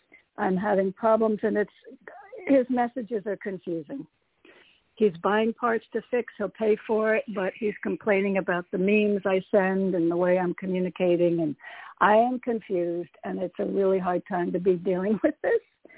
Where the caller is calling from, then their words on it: Connecticut, United States; Hey, Tony … from Connecticut.